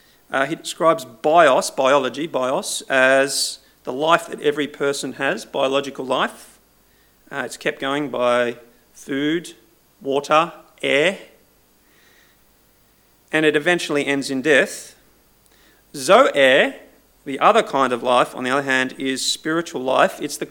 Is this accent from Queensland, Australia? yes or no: no; North Epping, New South Wales, Australia; I remember my own experience of major bushfires growing up in North Epping